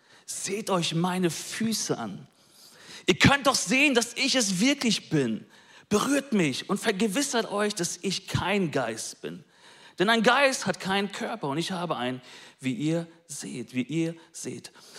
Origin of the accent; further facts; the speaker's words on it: Bielefeld, North Rhine-Westphalia, Germany; dass wir als Bielefelder diesen Finaleinzug gefeiert haben.